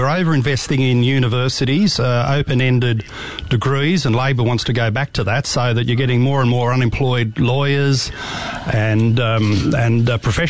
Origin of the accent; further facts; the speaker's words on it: New South Wales, Australia; which here in my home state of New South Wales has become a real disaster.